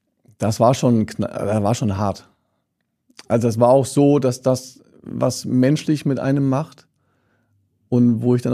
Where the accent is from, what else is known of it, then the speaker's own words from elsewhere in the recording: Steinhaus, Hesse, Germany; Oder das war auf jeden Fall angefangen habe ich in meinem Heimatdorf.